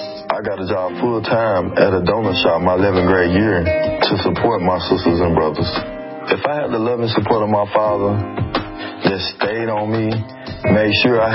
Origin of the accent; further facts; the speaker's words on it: Little Rock, Arkansas, United States; Growing up in Little Rock school district system, it was difficulties because you got gang members, drug activities at the schools.